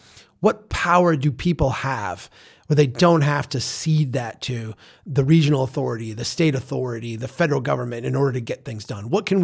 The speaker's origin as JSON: {"language": "English", "region": "Minnesota", "country": "United States", "tie": "born or raised there", "said": "I come from Minnesota. Minnesota is, you know, the home of Hubert Humphrey and Walter Mondale. We're very progressive in our politics. Yet the whole time I grew up, we were represented by two Republicans."}